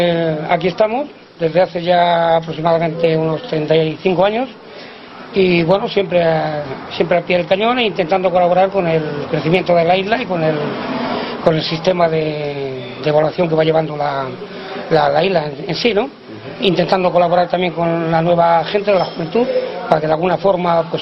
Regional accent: Castile and León, Spain; born there; now in Canary Islands, Spain; yo nací en un pueblecito prácticamente muy pequeño, de una familia prácticamente media, obreros.

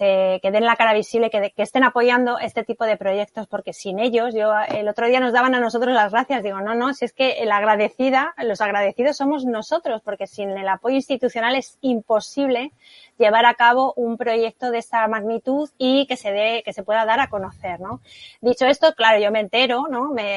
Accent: Fuerteventura, Canary Islands, Spain; soy la única de Canarias, o sea, pues, y bueno, y encima Fuerteventura

